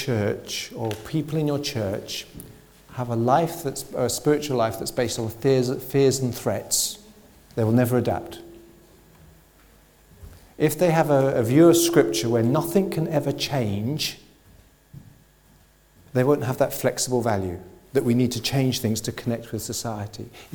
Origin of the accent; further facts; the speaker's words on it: England, United Kingdom; where I grew up in England, where, in the 60s and 70s, the local primary school was Anglican.